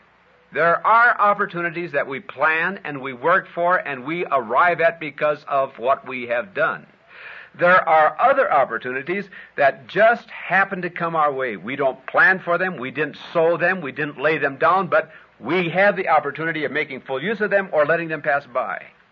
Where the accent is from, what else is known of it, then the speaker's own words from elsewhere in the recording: Hinckley, Minnesota, United States; back in my hometown of Hinckley, Minnesota, this actually happened one time.